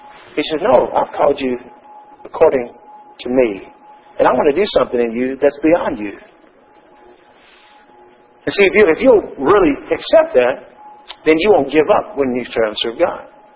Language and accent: English; Texas, United States; I can remember as a kid growing up in Texas and seeing these big tall trees have been around for ages and ages and ages.